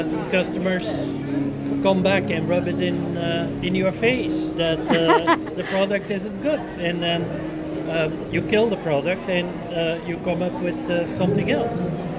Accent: Belgium; now in United States; Me and my wife, we're both from Belgium, moved here to the U.S. in 94.

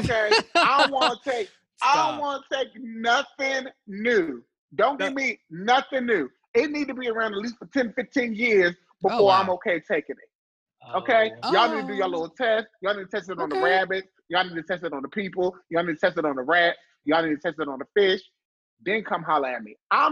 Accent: Baltimore, Maryland, United States; I am not from Africa. I'm from Baltimore, Maryland.

